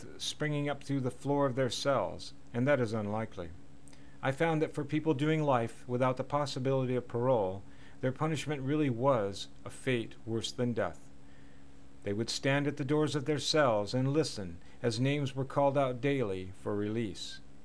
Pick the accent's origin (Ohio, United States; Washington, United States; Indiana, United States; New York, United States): Washington, United States; or in the case of my home state of Washington, hang 'em high.